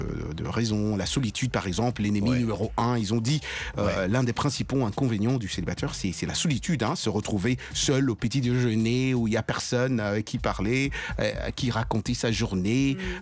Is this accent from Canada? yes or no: no; United States; moi, je suis américain.